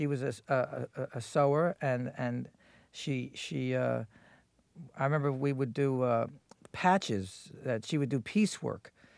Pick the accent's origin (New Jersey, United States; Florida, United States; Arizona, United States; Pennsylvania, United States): New Jersey, United States; he had even an idea that I was from New Jersey.